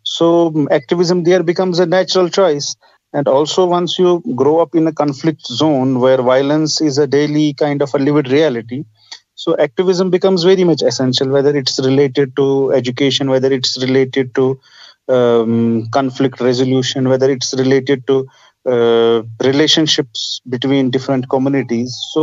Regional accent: Srinagar, Jammu and Kashmir, India; I am a doctoral candidate at University of Haifa, Israel. I am come from Srinagar, Kashmir, that is a conflict zone. I have lived most of my life here.

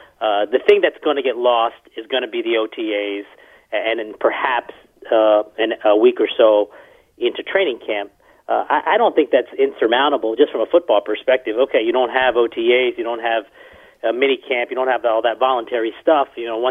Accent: Philadelphia, Pennsylvania, United States; No, I'm not. I am not from New York. I'm from Philadelphia.

